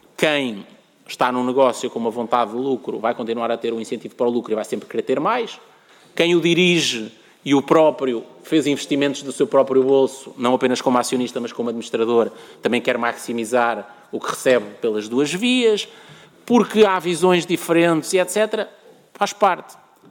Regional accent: Tondela, Viseu, Portugal; a morada na base de dados do jornal de Tondela para receber o jornal em casa, porque é a minha ligação com a minha terra.

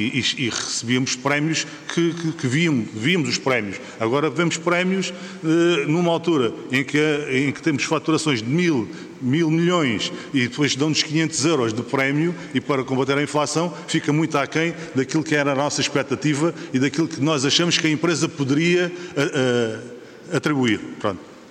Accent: Faro, Portugal; Eu sou de Faro, tenho outro colega de Faro que veio comigo

